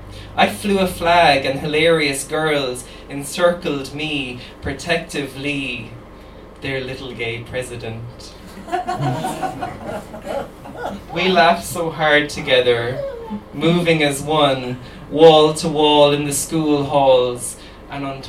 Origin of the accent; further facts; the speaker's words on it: Ireland; growing up in Ireland and being a little queen. I was born May 6th, 1992.